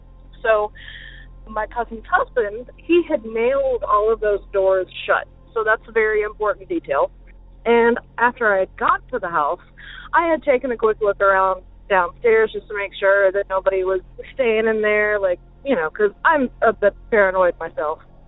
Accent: South Carolina, United States; I'm from South Carolina, and I have two stories for you.

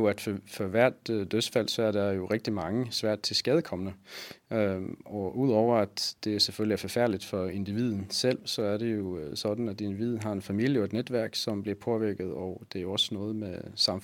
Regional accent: Sweden; Danish is a second language; now in Copenhagen, Denmark; Jeg er svensker. Jeg cykler fra Søborg ind til

